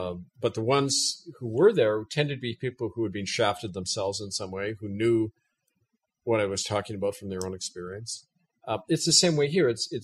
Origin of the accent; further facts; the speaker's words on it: Winnipeg, Manitoba, Canada; I was raised in North Winnipeg, so that's where I'm officially running out of.